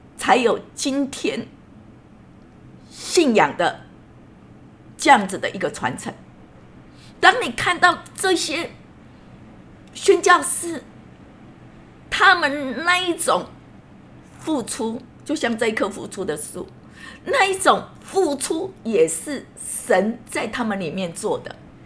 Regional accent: Taiwan; 我什么都不怕，我还怕跟他讲说我是台湾来的吗？

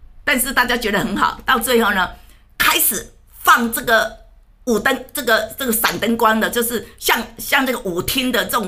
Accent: Taiwan; 就好像我们小时候在台湾看到那个布袋戏

